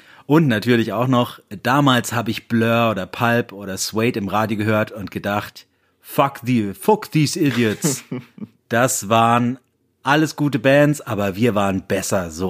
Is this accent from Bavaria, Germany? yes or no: yes; Bayreuth, Bavaria, Germany; Bayreuth represent, meine Heimat.